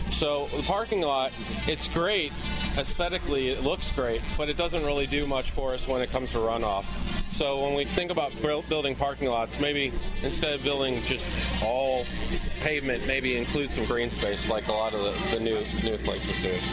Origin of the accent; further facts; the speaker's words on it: St. Louis, Missouri, United States; I'm from St. Louis, so it was a severe storm that hit my house.